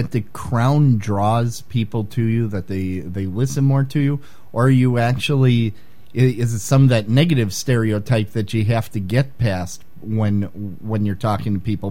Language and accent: English; Milwaukee, Wisconsin, United States; I'm from Milwaukee, Wisconsin.